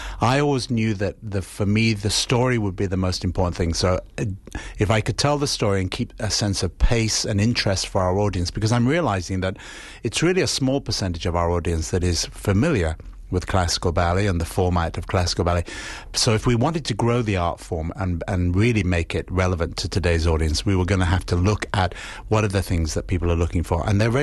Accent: England, United Kingdom; And that's part of growing up in England.

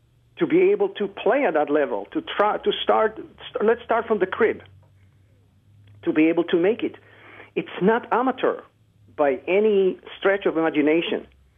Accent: Israel; now in United States; And I'm originally from Israel. I grew up in Israel and come from a small country that had some decent athletes

